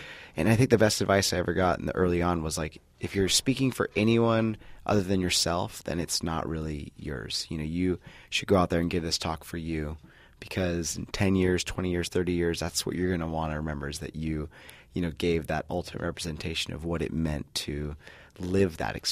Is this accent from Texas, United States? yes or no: no; California, United States; You know, I grew up in the Central Coast, obviously, and I was inspired by this big, vast landscapes